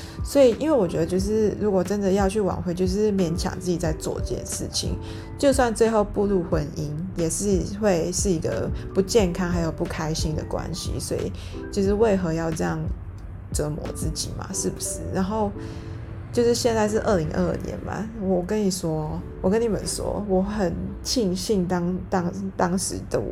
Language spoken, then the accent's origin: Chinese; Singapore; 像我是新加坡人嘛，然后在新加坡的居住环境就是大概 75-80% 的国人都是住在公宅里面